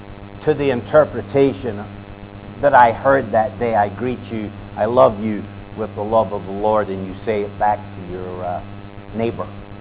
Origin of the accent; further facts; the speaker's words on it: Scotland, United Kingdom; I was from Scotland, of course